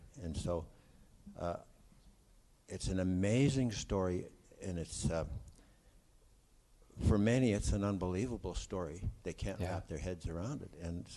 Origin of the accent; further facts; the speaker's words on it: United States; I feel encouraged as an American.